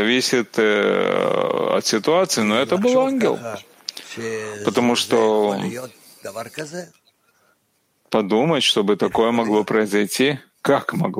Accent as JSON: {"language": "Russian", "town": "Rehovot", "region": "Central District", "country": "Israel", "said": "И я ему сказал, что мы из Рехобота, хотим учиться науке"}